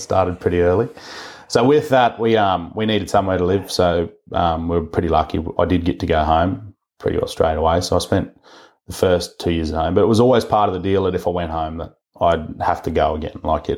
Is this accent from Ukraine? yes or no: no; Bylong, New South Wales, Australia; So I born, went home to one of our Downs blocks, south of Maxi there, and then about a year into my existence, we moved up to Bylong